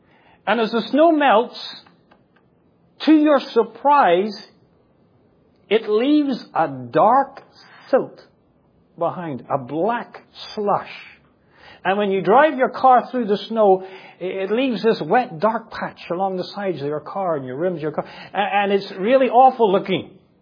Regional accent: Ireland; now in Singapore; And all my relatives sent me pictures from Ireland, from my hometown, of the big drop of snow that they had.

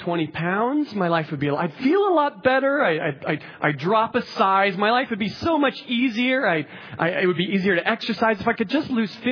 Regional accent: Nebraska, United States; I have already been called by God's grace to pastor a church in Nebraska, which is my home state, where I'm from originally.

